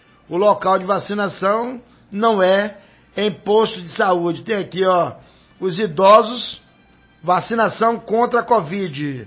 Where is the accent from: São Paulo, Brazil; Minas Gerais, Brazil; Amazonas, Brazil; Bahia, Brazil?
Bahia, Brazil; Itajuípe; Eu também sou de Itajuípe.